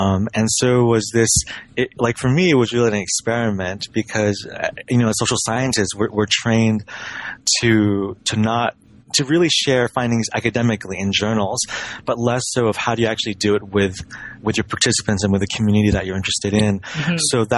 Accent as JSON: {"language": "English", "country": "Hong Kong", "tie": "born or raised there", "said": "You know, I grew up in Hong Kong."}